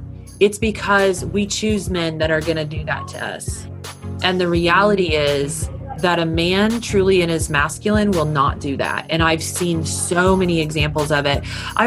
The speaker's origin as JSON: {"language": "English", "region": "California", "country": "United States", "tie": "born there", "said": "So I was born in California."}